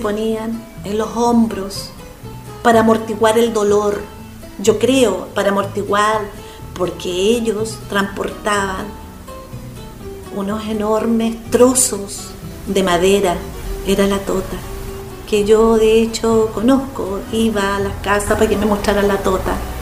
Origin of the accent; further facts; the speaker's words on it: Riñihue, Los Ríos, Chile; also born or lived in La Unión; tengo 52 años, nací en La Unión, luego cuando yo muy pequeña llegamos a vivir a Riñihue en el año 63